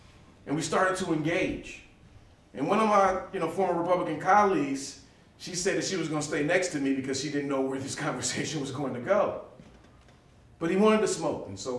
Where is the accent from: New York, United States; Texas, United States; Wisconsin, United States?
Wisconsin, United States; Milwaukee; I was a Democrat. I was from Milwaukee.